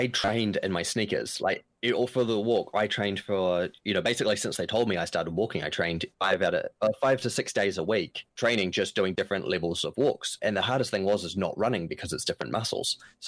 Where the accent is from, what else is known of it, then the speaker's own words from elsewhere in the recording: Taupo, Waikato, New Zealand; Actually, where I grew up in Taupo in New Zealand